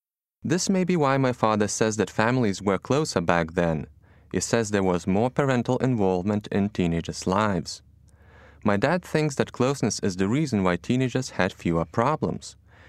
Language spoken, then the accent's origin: English; Vilnius, Vilnius County, Lithuania; now in Chicago, United States; I come from Vilnius, the capital city of Lithuania. I live in Chicago now, but I grew up in Vilnius in the 80s and 90s in an apartment with my immediate family